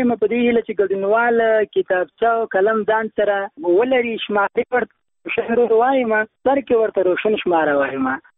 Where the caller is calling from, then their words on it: Nangarhar, Afghanistan; له ننګرهار ولایت